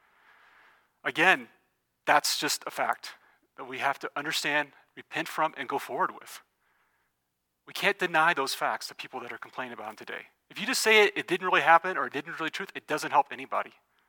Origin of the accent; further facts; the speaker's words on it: United States; I share your history too. I'm an American.